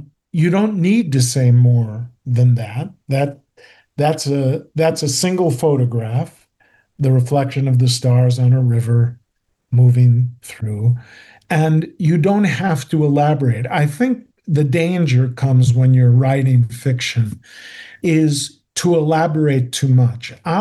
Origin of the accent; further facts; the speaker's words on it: Chicago, Illinois, United States; from the time I was growing up in Chicago, I had different jobs up until 17 years old.